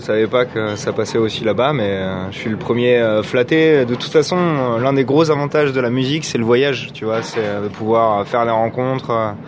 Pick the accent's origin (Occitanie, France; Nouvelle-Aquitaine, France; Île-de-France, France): Occitanie, France; Toulouse; c'est important de se rappeler d'où tu viens. Et c'est toujours émouvant d'y revenir. Tu vois, à chaque fois qu'on revient à Toulouse ou dans la région, on est hyper touché